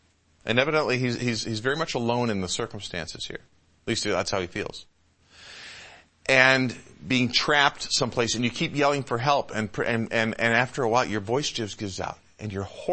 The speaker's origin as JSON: {"language": "English", "region": "Michigan", "country": "United States", "tie": "born or raised there", "said": "everybody I knew when I was a kid, I grew up in Michigan, Great Lakes and everything else, everybody knew how to swim."}